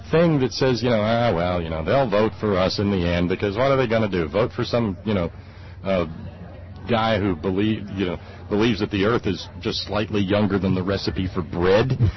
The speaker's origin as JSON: {"language": "English", "region": "West Virginia", "country": "United States", "said": "Because, well, everybody who listens to this program knows that we come from Fayette County"}